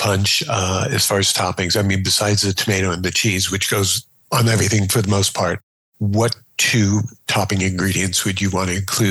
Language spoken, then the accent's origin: English; Syosset, New York, United States; you bring me back to the days when I grew up on Syosset.